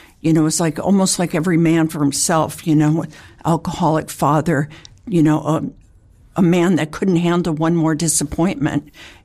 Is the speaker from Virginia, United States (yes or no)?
no; Santa Monica, California, United States; I grew up in Santa Monica.